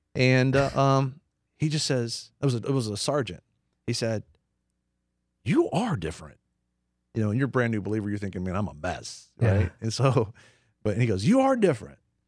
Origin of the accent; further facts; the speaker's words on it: United States; I mean, I'm an American.